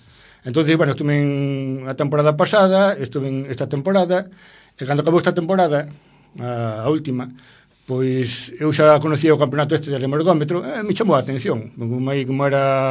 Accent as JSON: {"language": "Galician", "town": "Mera", "region": "Galicia", "country": "Spain", "said": "pero non, nós somos de Mera"}